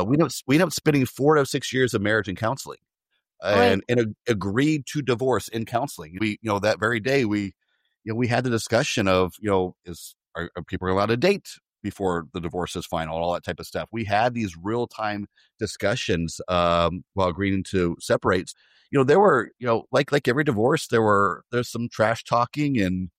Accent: Midwest, United States; now in Washington, D.C., United States; You know, I'm actually from the Midwest. I live out on the East Coast now, outside of Washington, D.C.

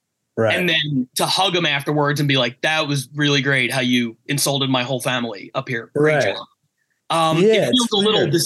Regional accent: Philadelphia, Pennsylvania, United States; No, I'm from Philly, like professional.

